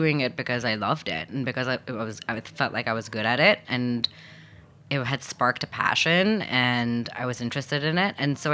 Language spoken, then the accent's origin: English; Pakistan; And so we moved back when I was just one. And then I was raised in Pakistan.